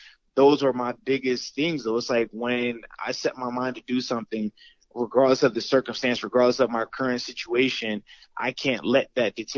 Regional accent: Norfolk, Virginia, United States; Yeah, so for me, I grew up in Norfolk, Virginia, right down by Virginia Beach.

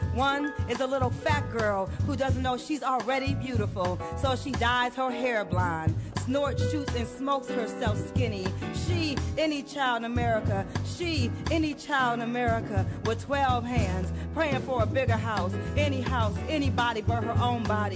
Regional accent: Detroit, Michigan, United States; now in New York City, United States; You know, I grew up in Detroit, and when I moved to New York City, I lived in Brooklyn first, and then eventually felt the need to go uptown

